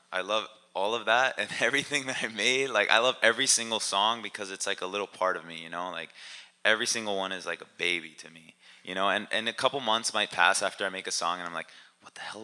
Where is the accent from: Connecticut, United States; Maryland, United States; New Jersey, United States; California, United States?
Maryland, United States; Baltimore; also born or lived in Philadelphia, United States; So growing up in Baltimore, Maryland area, how you asked, it was cool, but at the same time, coming from Philadelphia, you know, Philadelphia is like really urban.